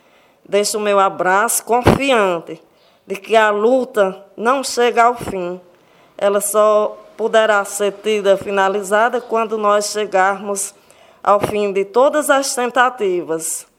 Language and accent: Portuguese; Ceará, Brazil; Eu sou aqui mesmo de Vaz Alegre, nasci aqui … de Vicentina. Estudei praticamente no Crato, eu morava lá, estudava no Diocesano, no Santa Teresa.